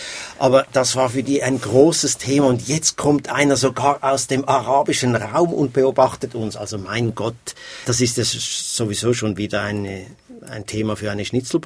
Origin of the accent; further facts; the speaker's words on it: Zurich, Switzerland; wahrscheinlich näher als wir beide als Zürcher, oder?